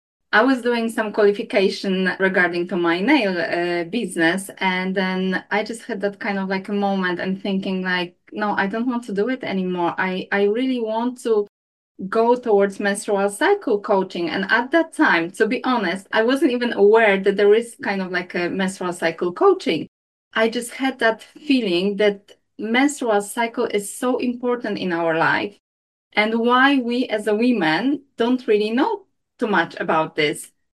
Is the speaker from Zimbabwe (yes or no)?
no; Poland; now in London, United Kingdom; Okay, so I'm based in London, but originally I am from Poland. But I live here now with, as you mentioned, my two twin boys. They are teenagers now, and with my husband.